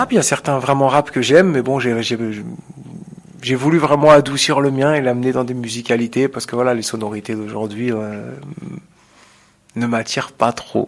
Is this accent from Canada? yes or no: no; Perpignan, Occitanie, France; je suis de Perpignan.